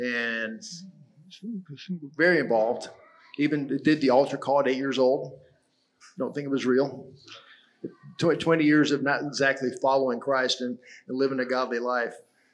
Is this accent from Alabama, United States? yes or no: yes; Selma, Alabama, United States; born there; Well, I was born in Selma, Alabama.